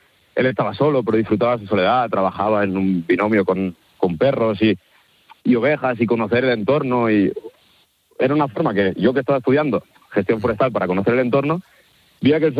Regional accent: Catalonia, Spain; yo he tenido la suerte que me crié cerca de Collserola

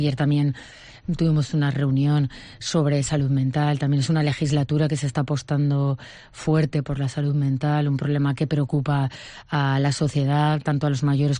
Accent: Castellón, Valencian Community, Spain; soy de Castellón, llevo viviendo toda la vida en Castellón

